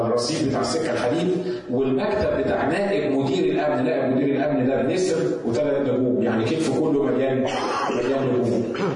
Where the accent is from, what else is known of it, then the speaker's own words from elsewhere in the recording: Egypt; والاعتقال عندنا في مصر تقعد 40 يوم في السجن قبل ما يسمعوا لك